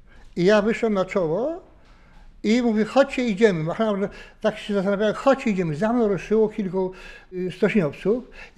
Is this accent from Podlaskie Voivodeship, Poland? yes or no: yes; Szczuczyn, Podlaskie Voivodeship, Poland; now in Szczecin, Poland; w mojej miejscowości, bo pochodzę z Mazur, ze Szczuczyna.